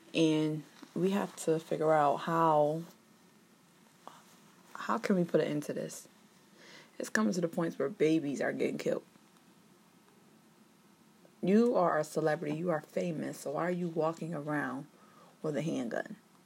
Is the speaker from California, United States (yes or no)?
no; Syracuse, New York, United States; I'm from Syracuse. Hey, my Syracusans.